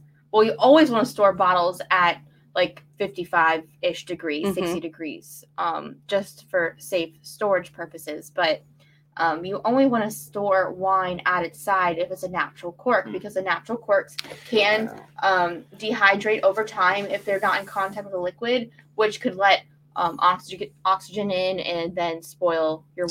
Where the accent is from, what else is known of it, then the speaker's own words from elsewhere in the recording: Youngstown, Ohio, United States; Like, oh yeah, we're from Youngstown, and by the time you notice us, it'll be too late.